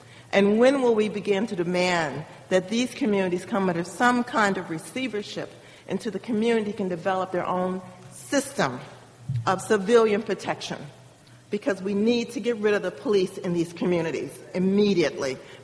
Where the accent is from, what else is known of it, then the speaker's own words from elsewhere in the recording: Washington, District of Columbia, United States; For example, I'm from Washington, D.C., and we have a lot of discussions about community policing.